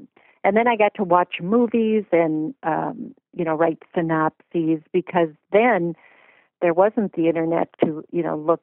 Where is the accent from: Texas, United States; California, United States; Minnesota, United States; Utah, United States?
Minnesota, United States; See, I'm a Minnesotan, so we pronounce it Candy Ojai.